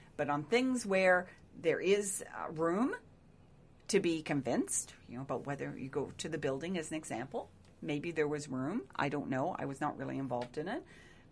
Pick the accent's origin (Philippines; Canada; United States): Canada; Cobourg, Ontario; And growing up in Coburg, our exposure, I think Stats Can just, they came out with the 2016 census, and 90% of our population in this riding is white Anglo-Saxon.